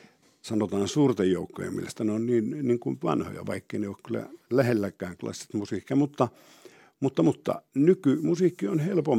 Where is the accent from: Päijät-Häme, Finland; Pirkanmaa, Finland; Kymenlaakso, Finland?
Pirkanmaa, Finland; Ylöjärvi; mutta Ylöjärvi on sitten todella mun kotiseutu